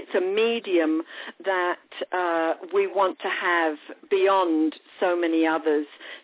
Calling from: New York, United States; I'm calling from New York.

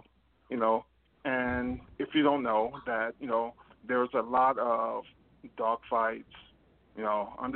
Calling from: New York City, New York, United States; I'm calling from New York City.

